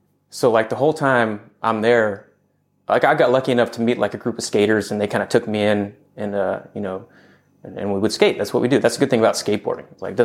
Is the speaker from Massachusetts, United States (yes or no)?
no; Fremont, California, United States; I grew up in Northern California.